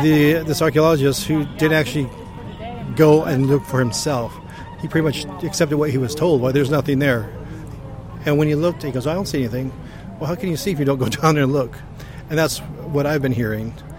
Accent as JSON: {"language": "English", "town": "Denver", "region": "Colorado", "country": "United States", "said": "I'm from Denver, Colorado. Visiting from Denver, Colorado."}